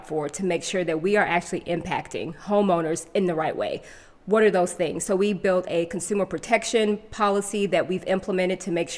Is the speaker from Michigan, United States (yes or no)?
no; Stone Mountain, Georgia, United States; And I grew up in Stone Mountain.